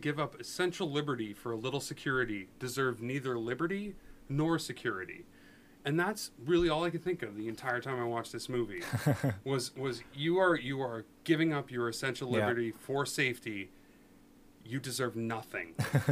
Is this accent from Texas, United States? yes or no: no; Connecticut, United States; I'm a redneck from Northern Connecticut.